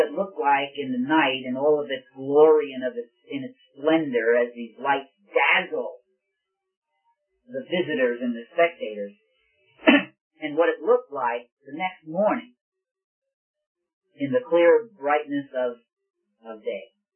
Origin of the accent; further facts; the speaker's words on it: Brooklyn, New York, United States; I remember growing up in Brooklyn, New York, in the neighborhood of Coney Island.